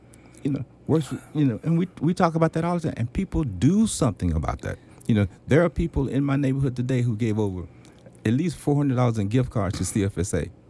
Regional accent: Dallas, Texas, United States; I'm originally from Dallas.

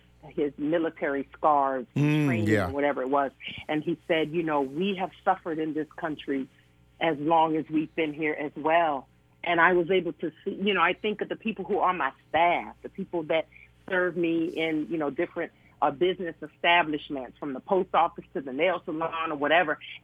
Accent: Oakland, California, United States; I'm from Oakland, California, the land of Black Panthers

